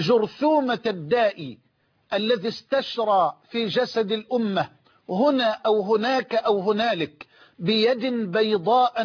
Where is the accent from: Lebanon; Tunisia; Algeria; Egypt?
Egypt; في بلدنا مصر